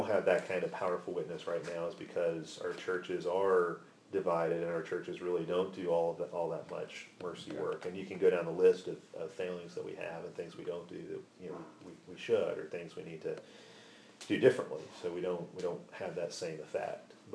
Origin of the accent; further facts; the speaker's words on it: Illinois, United States; I grew up outside of Chicago where, even when I lived there, growing up in the 80s and early 90s, still you had these very ethnically distinct communities